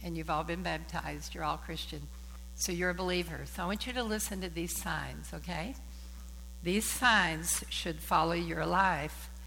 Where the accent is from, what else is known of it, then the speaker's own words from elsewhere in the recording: Kentucky, United States; I grew up in Appalachia in eastern Kentucky. There was a lot of poverty around me